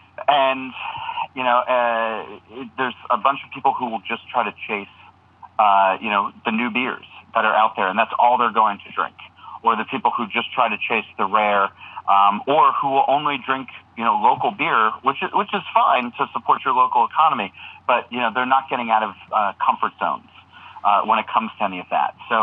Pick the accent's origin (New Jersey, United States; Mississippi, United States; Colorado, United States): New Jersey, United States; Oh, well, so I grew up in New Jersey, and there is a place called Town Hall Deli